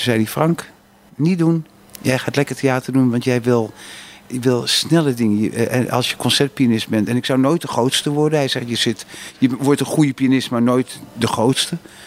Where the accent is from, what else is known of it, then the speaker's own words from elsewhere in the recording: Amsterdam, North Holland, Netherlands; In de Jordaan ben ik officieel geboren. Tenminste, de Kosterstraat. En ik heb me eigenlijk altijd geleefd in Slootvaart in Amsterdam-West.